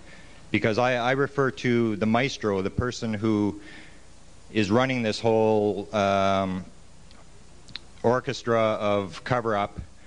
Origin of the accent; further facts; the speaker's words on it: Canada; I'm from Canada, eh? And I'm considered a bit of a traitor in my own country